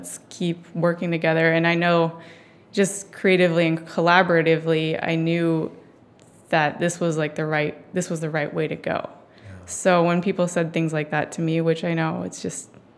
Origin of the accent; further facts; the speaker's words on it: Campbell, California, United States; Well, I grew up in Campbell, California. So that's just, it's kind of a suburb of San Jose, which is south of San Francisco.